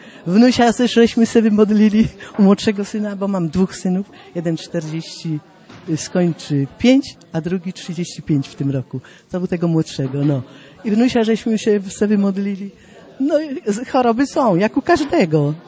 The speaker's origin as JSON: {"language": "Polish", "town": "Tolkmicko", "region": "Warmian-Masurian Voivodeship", "country": "Poland", "said": "Przyjechałam z mężem moim. Jesteśmy z Tolkmicka."}